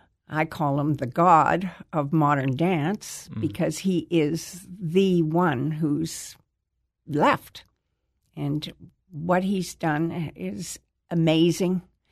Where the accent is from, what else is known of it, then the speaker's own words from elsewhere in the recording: Halifax, Nova Scotia, Canada; moved away; also born or lived in New York; I grew up in Canada, in the Maritime Provinces, in Halifax